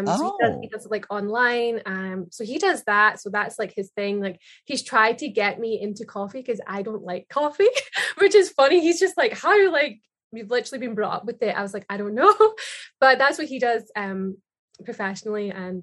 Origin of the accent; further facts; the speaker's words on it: Scotland, United Kingdom; moved away as an adult; now in Los Angeles, United States; Yeah, I'm from Scotland originally. And then I've been living here in LA for, oh my goodness, it's been nearly 7 years.